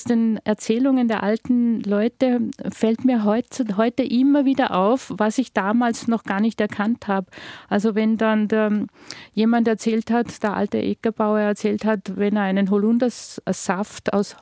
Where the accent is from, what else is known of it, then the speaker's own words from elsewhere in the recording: Unken, Salzburg, Austria; Genau, in meiner Heimatgemeinde in Unken, das ist direkt an der bayerischen Grenze.